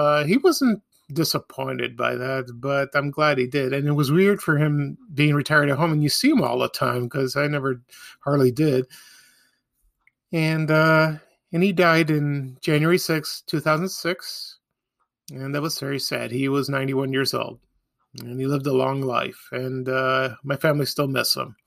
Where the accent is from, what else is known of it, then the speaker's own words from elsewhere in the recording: Chicago, Illinois, United States; I will talk a little bit about memories of Father's Day while growing up in Chicago.